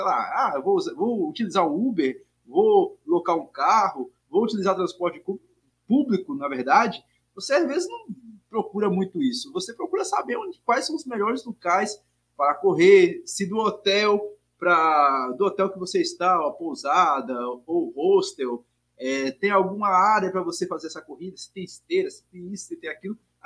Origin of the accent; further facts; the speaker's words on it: Minas Gerais, Brazil; E olha que eu sou mineiro